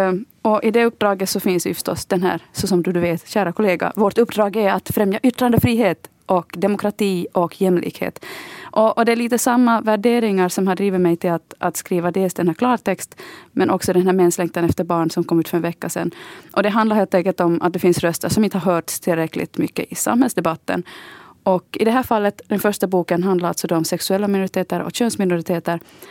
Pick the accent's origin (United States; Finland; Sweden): Finland; Larsmo, Ostrobothnia; under min uppväxt i Larsmo så var ju det en icke-fråga. Min sexualitet hade inte någon relevans. Men å andra sidan så tillhörde jag en annan slags minoritet. Jag var så att säga den enda på min klass som inte var lästadian.